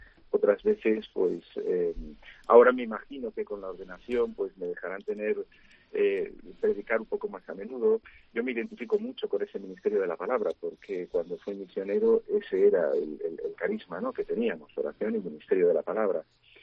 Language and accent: Spanish; A Coruña, Galicia, Spain; soy de Coruña y la realidad rural de Galicia la había vivido poco. La conocía de pasear por las aldeas y tal, pero mi familia es más bien de Madrid, castellana